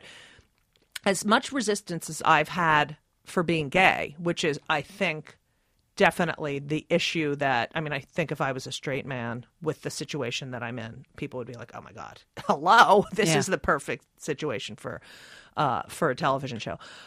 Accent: New Jersey, United States; And I, you know, I grew up in New Jersey. I didn't grow up in a very isolated area.

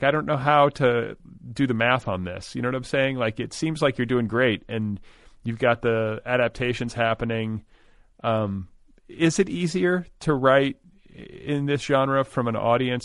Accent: Milwaukee, Wisconsin, United States; now in Los Angeles, United States; you know, I grew up in Milwaukee. Like, I dealt with freezing cold temperatures and extreme weather my whole life practically until I came here.

